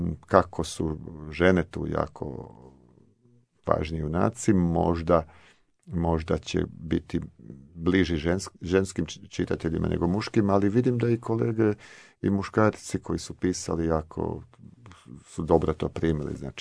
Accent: Slavonia, Croatia; Ja sam rođeni Slavonac, ali ja sam iz ove zapadne Slavonije

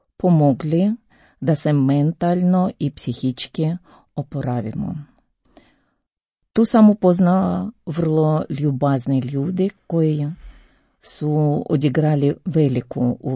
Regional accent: Berdyansk, Zaporizhzhia Oblast, Ukraine; Croatian is a second language; dolazim iz Ukrajine. Iz malog lučkog grada Berdjanska. Moj grad stoji na obalama Azovskog mora, najtopljego mora na svijetu.

